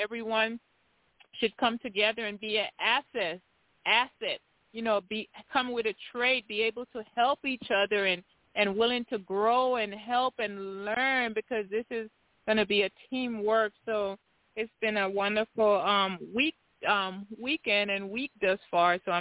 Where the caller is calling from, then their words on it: Tennessee, United States; Good evening, Sister Pam. … I'm calling from Tennessee.